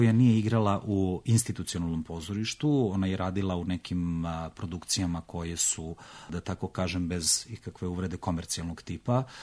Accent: Kragujevac, Šumadija and Western Serbia, Serbia; born there; Pa ja sam rodom iz Kragujevca

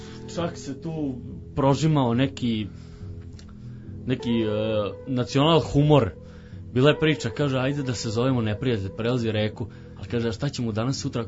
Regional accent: Vojvodina, Serbia; dolazimo baš sa svih strana Bačke

